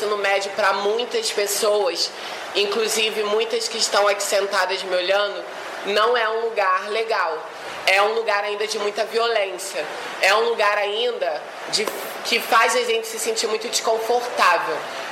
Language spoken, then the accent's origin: Portuguese; Rio de Janeiro, Brazil; Eu também sou da Maré